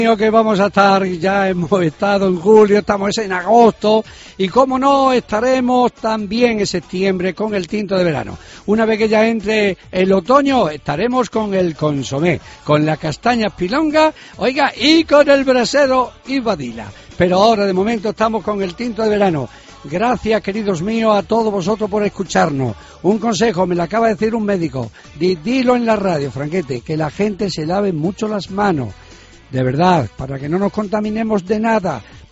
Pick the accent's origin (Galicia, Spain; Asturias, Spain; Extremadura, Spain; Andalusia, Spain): Extremadura, Spain; Cáceres; a ver Cáceres, la ciudad nuestra, porque somos auténticos catobis cacereños de toda la vida.